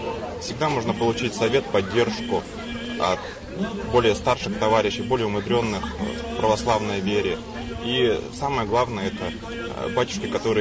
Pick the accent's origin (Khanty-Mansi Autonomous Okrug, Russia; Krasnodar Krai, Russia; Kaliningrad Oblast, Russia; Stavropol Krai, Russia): Khanty-Mansi Autonomous Okrug, Russia; Nefteyugansk; Я приехал из Нефтеюганска, Ханты-Мансийского автономного округа. Первые шаги в православии были сделаны там.